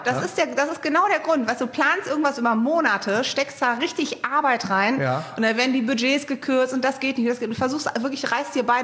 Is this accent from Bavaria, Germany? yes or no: no; Düsseldorf, North Rhine-Westphalia, Germany; born there; now in Cologne, Germany; gebürtig bin ich aus Düsseldorf, das gebe ich zu. Bin nach Köln gezogen